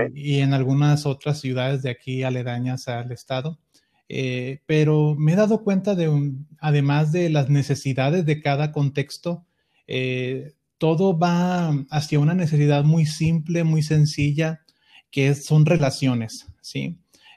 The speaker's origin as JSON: {"language": "Spanish", "region": "northern Mexico", "country": "Mexico", "accent": "norteño", "said": "Sí, trato de recordar mi acento norteño y mis frases norteñas y todo, pero ya se me están olvidando, la verdad."}